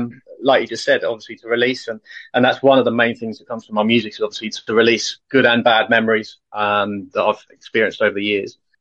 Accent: South East England, United Kingdom; So I am from Surrey in London, UK.

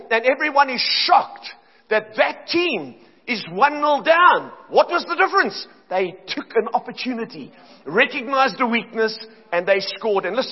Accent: Cape Town, Western Cape, South Africa; now in Johannesburg, South Africa; When I got there, I didn't like Johannesburg. I grew up in Cape Town. I didn't want to come here. The church I had in Cape Town was strong and thriving.

